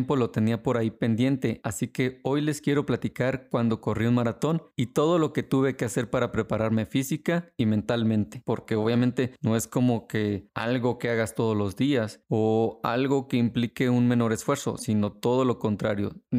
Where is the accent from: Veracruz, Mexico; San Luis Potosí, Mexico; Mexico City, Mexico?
San Luis Potosí, Mexico; moved away as an adult; now in Monterrey, Mexico; me tuve que mudar de residencia de mi ciudad natal, que es San Luis Potosí, a Monterrey